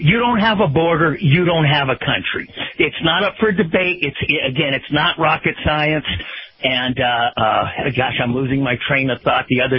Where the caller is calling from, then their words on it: Las Vegas, Nevada, United States; I'm calling you from Las Vegas.